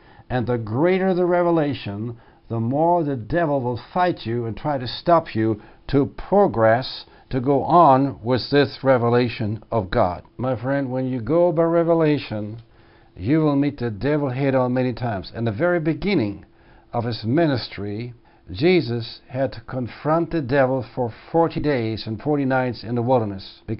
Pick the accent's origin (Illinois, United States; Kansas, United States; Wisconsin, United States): Wisconsin, United States; Milwaukee; She came from Chicago, and I came from Milwaukee, Wisconsin.